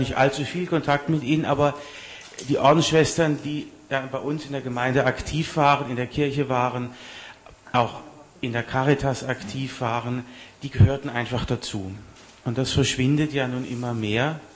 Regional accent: Southern Germany, Germany; also born or lived in Austria; ich komme ja nicht hier aus dem Ruhrbistum, ich komme aus Süddeutschland, war dann einige Jahre in Österreich

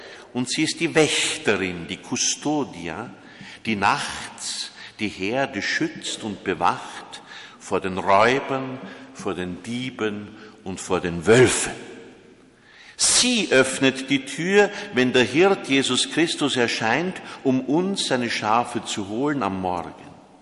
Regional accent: Austria; Und ich weiß, dass ich heute gebetet habe, als Österreicher, für euch

